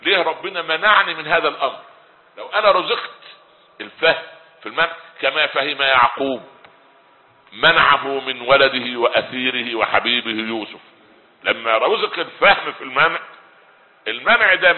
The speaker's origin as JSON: {"language": "Arabic", "country": "Egypt", "said": "حتى عندنا في مصر يقول لك ده رجل طيب"}